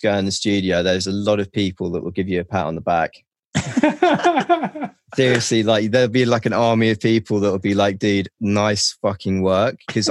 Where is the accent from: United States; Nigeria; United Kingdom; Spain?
United Kingdom; England; I'm from England as well.